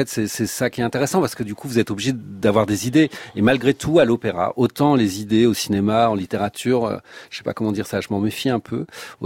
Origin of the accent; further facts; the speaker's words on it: France; quitte à venir en tant que français